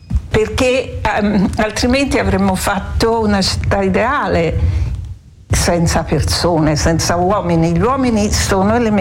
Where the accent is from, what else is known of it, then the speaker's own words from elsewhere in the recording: Tuscany, Italy; dato che siamo toscani